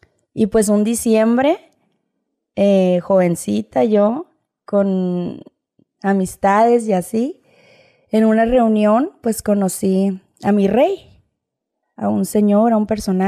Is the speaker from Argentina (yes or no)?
no; Los Angeles, California, United States; born there; Soy nacida aquí, en Los Ángeles, California. Mis papás son de Sinaloa, Sonora.